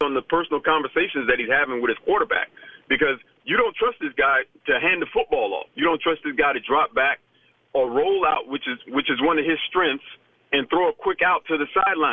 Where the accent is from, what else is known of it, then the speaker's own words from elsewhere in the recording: Florida, United States; It's sad, because I grew up in South Florida, Miami Dolphin fan